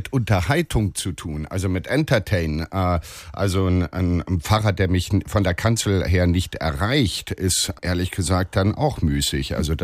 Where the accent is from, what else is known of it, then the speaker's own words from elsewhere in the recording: United States; Ich bin halt als Amerikaner tatsächlich mit sehr viel mehr Fernsehen aufgewachsen als vielleicht deutsche Kinder meines Alters.